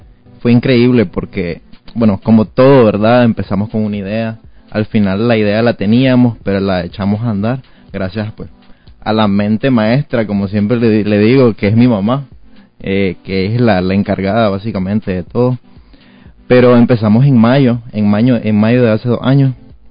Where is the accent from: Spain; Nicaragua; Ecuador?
Nicaragua; como buen Nica